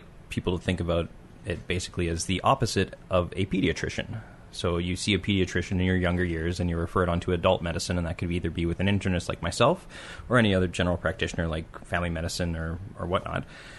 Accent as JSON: {"language": "English", "town": "Winnipeg", "region": "Manitoba", "country": "Canada", "tie": "born there", "said": "So originally I was born in Winnipeg, Canada."}